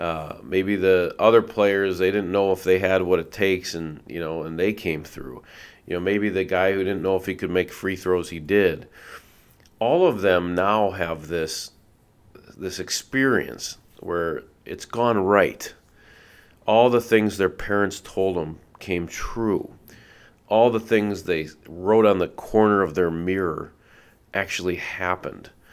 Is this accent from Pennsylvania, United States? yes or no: no; Minnesota, United States; growing up in Minnesota, I have seen very, very little wins.